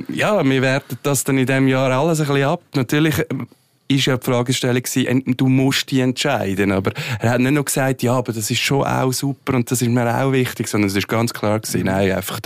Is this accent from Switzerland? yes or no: yes; Switzerland; Ich meine, als Schweizer kann man es ja fast nicht sagen